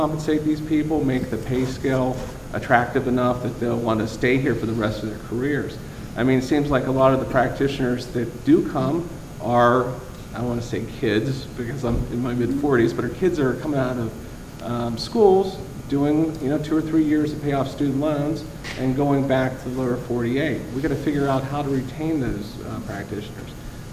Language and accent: English; Pittsburgh, Pennsylvania, United States; I'm a transplant from Pittsburgh.